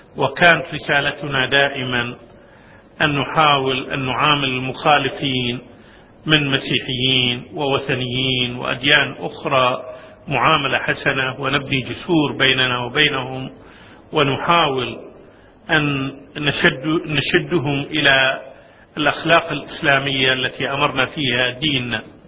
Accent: Kuwait; وانطلقت مجموعة من الشباب عندنا في الكويت

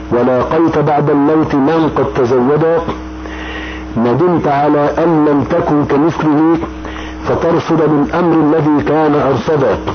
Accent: Egypt; موت الأميرة ديانة، الناس كانوا يولدون عندنا في مصر

